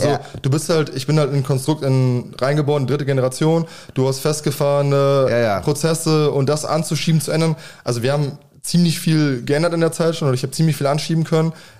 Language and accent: German; Aalen, Baden-Württemberg, Germany; ich bin 33 und ich komme gebürtig aus Aalen